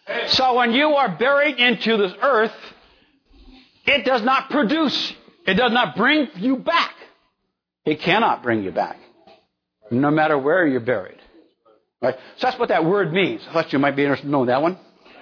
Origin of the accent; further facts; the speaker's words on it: Bremerton, Washington, United States; I was growing up in Bremerton.